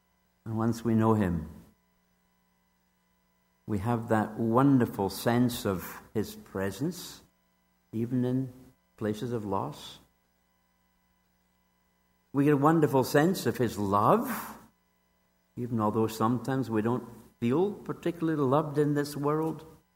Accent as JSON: {"language": "English", "region": "Scotland", "country": "United Kingdom", "tie": "born there", "said": "I was born in Southern Scotland."}